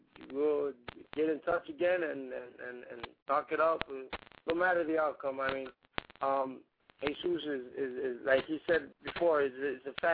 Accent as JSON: {"language": "English", "town": "Chicago", "region": "Illinois", "country": "United States", "said": "And I mean, we're from Chicago, man. We can take a good butt whooping and give one out too."}